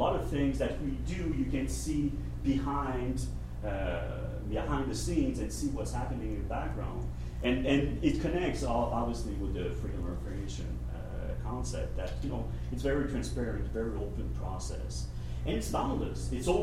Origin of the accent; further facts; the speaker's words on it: Canada; you know, as a Canadian, it sounds very American.